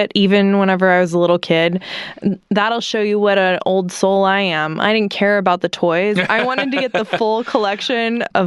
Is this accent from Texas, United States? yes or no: yes; Texas, United States; I grew up in Texas, so, and I know we have a lot of Texas listeners